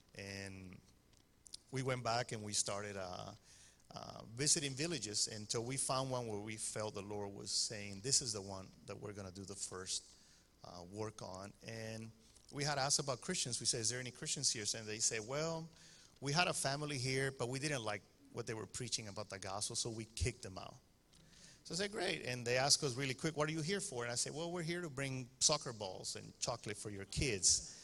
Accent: Miami, Florida, United States; I was living in Miami. My wife and I grew up in Miami.

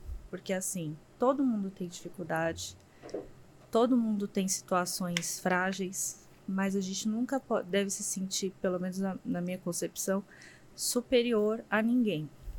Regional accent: Umuarama, Paraná, Brazil; Na verdade, eu sou paranaense. Eu sou de Umuarama

